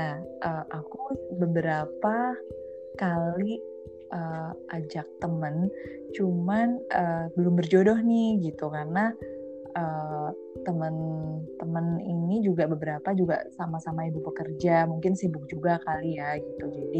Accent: Purwokerto, Central Java, Indonesia; terus habis itu dari Purwokerto, dari kampung aku sendiri

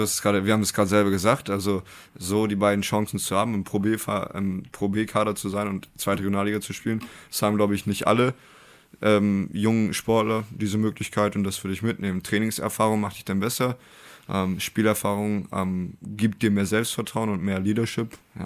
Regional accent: Bremerhaven, Bremen, Germany; in meiner Jugend war ja in Bremerhaven von 7 bis ich 18 war

